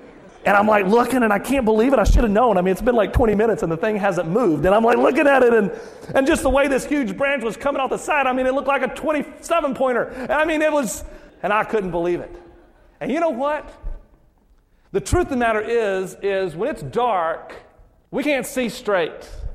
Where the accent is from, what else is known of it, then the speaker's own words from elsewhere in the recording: North Carolina, United States; I grew up in North Carolina, and in North Carolina, you have people like me. They call them rednecks. And anyway, I'm kind of a little bit of a redneck from North Carolina.